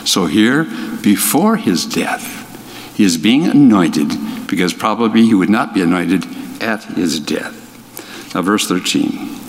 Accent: Hinckley, Minnesota, United States; If I talk to somebody that's involved in forestry and I say I'm from Hinckley, Minnesota, immediately, oh, the Hinckley Fire.

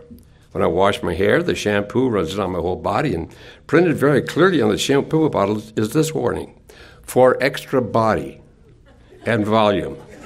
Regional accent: Minnesota, United States; now in Richmond, United States; As you know, I grew up in Minnesota, and when somebody's out of town, they'd say, oh, Jim's at the lake.

